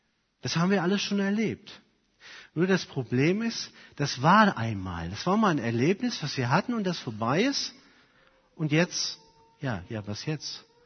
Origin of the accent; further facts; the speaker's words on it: Germany; Ich weiß nicht, ich bin am Rhein aufgewachsen.